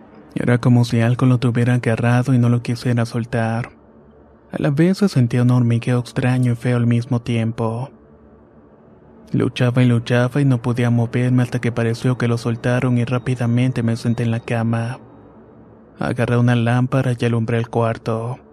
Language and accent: Spanish; Punta Arenas, Magallanes and Chilean Antarctica, Chile; Yo soy de Punta Arenas, la doceava región.